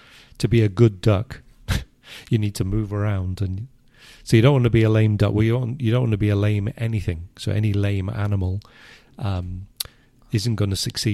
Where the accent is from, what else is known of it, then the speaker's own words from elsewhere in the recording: United Kingdom; being British and Brexit, we are no longer members of the, we're no longer European Union citizens.